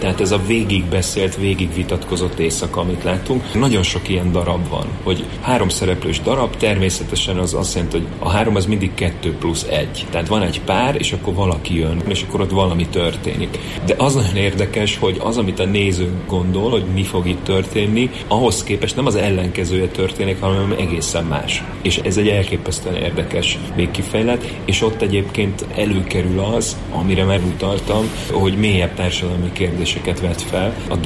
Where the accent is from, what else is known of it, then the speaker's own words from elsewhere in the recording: Hungary; Tehát én Magyarországon születtem, egy magyar rendező vagyok, Németországban is egy magyar rendező vagyok.